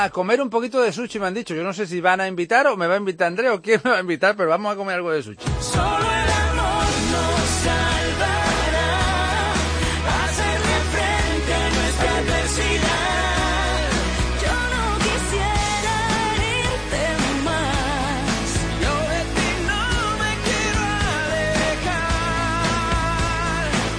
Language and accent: Spanish; Málaga, Andalusia, Spain; Así somos los malagueños.